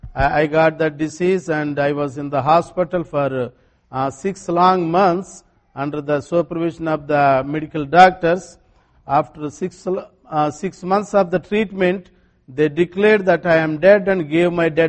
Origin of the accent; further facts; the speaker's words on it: India; English is a second language; my accent and my vocabulary are a little different. I love to stay in the Keystone village town. You don't call it village. We call it villages. Small towns are called villages in India.